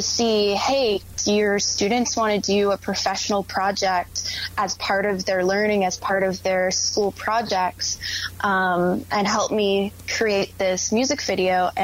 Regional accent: Hamilton, Ontario, Canada; because I was born in Hamilton. It's my hometown. It's my old high school.

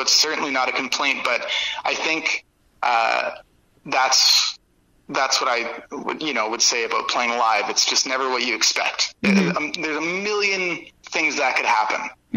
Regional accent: St. Catharines, Ontario, Canada; So growing up in St. Catharines, in Niagara, there's lots of hardcore bands and like lots of heavy stuff going on, which is actually pretty cool.

